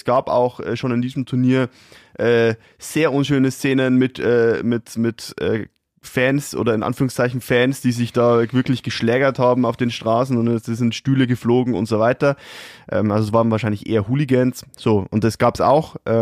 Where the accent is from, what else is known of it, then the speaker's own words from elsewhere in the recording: Bavaria, Germany; Als Oberpfälzer